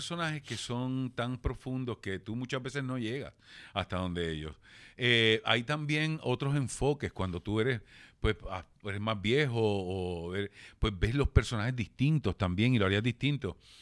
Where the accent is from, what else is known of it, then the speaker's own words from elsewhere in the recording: Carolina, Puerto Rico; Y yo soy un cabro de Carolina, ¿entiendes?